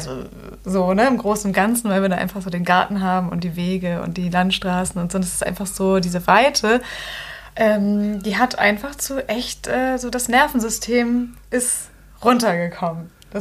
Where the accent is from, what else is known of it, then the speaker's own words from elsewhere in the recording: Hamburg, Germany; Hamburg wird immer meine Heimatstadt sein.